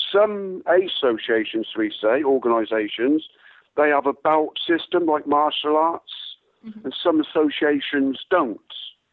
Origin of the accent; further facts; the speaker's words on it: Swindon, South West England, United Kingdom; Once I left there, I started doing karate in Swindon, my hometown.